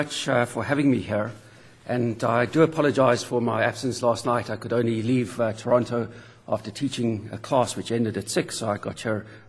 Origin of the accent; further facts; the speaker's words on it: South Africa; now in Canada; I think you can probably tell this from my accent, I'm not Canadian originally, I come from South Africa